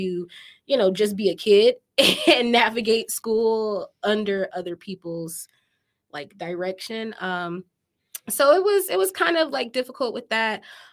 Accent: Detroit, Michigan, United States; So, I grew up in Detroit with my mom and dad.

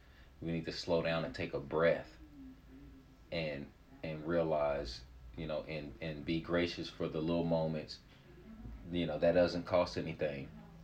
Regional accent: Liberal, Kansas, United States; Oh, I grew up in Liberal, Kansas. Childhood was, it was pretty fair.

